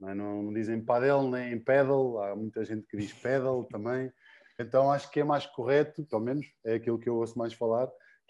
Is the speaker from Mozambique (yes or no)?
no; Figueira da Foz, Coimbra, Portugal; Eu sou da Figueira, natural da Figueira da Foz.